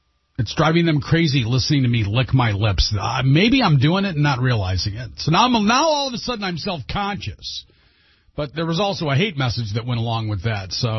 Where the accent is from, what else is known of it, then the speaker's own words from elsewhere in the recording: Alpena, Michigan, United States; When I grew up in Alpena